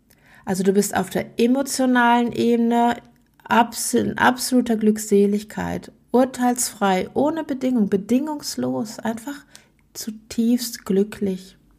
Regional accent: Germany; now in Switzerland; ich bin Deutsche, die schon ewig in der Schweiz lebt.

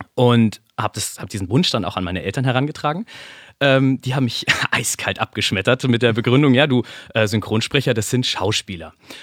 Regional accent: Munich, Bavaria, Germany; ich komme eigentlich aus Minga, gell? Also ich bin ein Bayer, quasi ein Ausländer. also ich komme aus dem schönen München, aus dem Süden von Deutschland

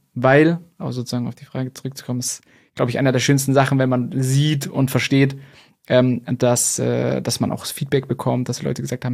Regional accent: Munich, Bavaria, Germany; Also ich meine, ich komme ja auch aus München oder bei München.

